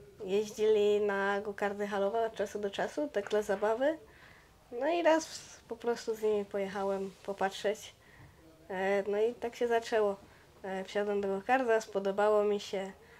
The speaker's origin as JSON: {"language": "Polish", "town": "Łodygowice", "region": "Silesian Voivodeship", "country": "Poland", "said": "jestem z Łodygowic, ze Śląska, między Żywcem a Bielskiem, mniej więcej. Jestem kierowcą kartingowym na ten moment. Mam 15 lat."}